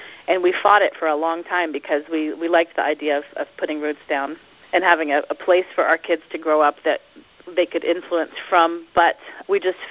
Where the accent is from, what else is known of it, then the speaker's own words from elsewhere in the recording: South Carolina, United States; born there; also born or lived in New York / Virginia / Pennsylvania; When I was born, I was born in South Carolina, but my dad was a pastor and shortly after that became a church planter. So I was 15 months old, I think, when we moved to upstate New York, and then we moved to Virginia and then Pennsylvania and then back down to South Carolina.